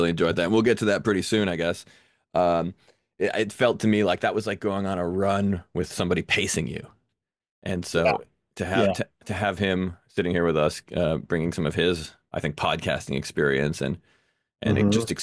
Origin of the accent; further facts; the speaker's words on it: Marblehead, Massachusetts, United States; now in New York City, United States; Well, I was born in New York City, which is where I live right now, but I mostly grew up in Marblehead, Massachusetts.